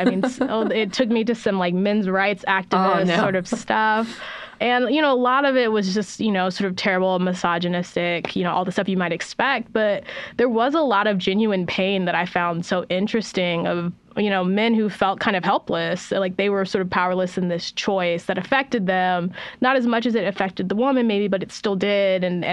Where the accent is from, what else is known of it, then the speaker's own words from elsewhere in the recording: San Diego, California, United States; And like growing up in San Diego, I know exactly what type of party that was